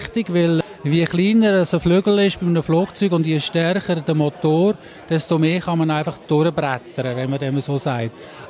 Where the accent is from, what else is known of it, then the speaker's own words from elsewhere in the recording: Lucerne, Switzerland; ich bin aus Luzern